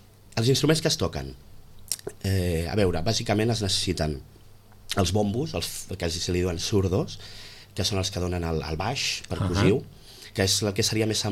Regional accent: Barcelona, Catalonia, Spain; Sí, som de Barcelona, els vam

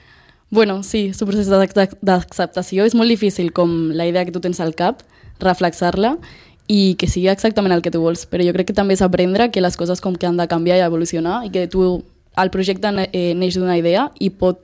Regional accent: Gavà, Catalonia, Spain; Jo sóc d'Ava.

